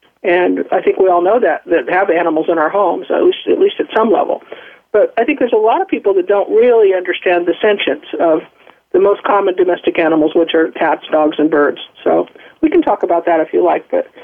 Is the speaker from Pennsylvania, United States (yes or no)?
no; Nebraska, United States; I was raised in Nebraska